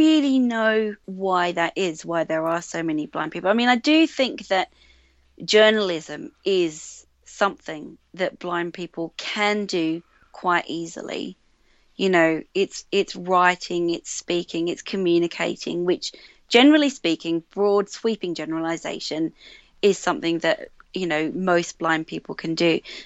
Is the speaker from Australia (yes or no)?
yes; Australia; accent: Australian; And so my Australian accent seems to pass muster now.